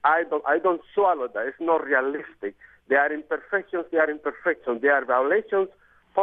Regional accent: Guatemala; My opinion regarding to this issue is that I am from Guatemala.

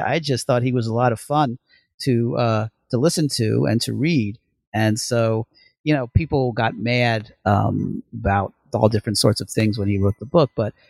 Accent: Trenton, New Jersey, United States; Well, I grew up in Trenton, New Jersey, and I was always a Phillies fan.

